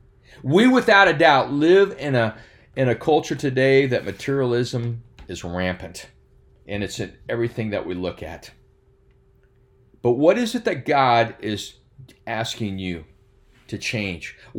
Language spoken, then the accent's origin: English; Oskaloosa, Iowa, United States; also born or lived in Des Moines; I had been born and raised in Oskaloosa, Iowa. I lived here with the exception of my first 7 years in Des Moines, Iowa with my parents